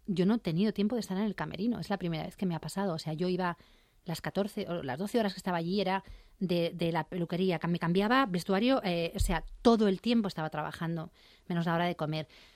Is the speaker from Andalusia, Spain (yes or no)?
no; Madrid, Community of Madrid, Spain; Yo de Madrid. Mi familia es de Jaén, pero yo soy de Madrid.